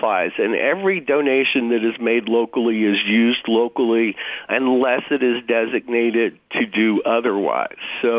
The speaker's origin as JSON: {"language": "English", "region": "Virginia", "country": "United States", "tie": "born or raised there", "said": "I get to do this in my hometown, in my territory, in the Virginia mountains that I grew up"}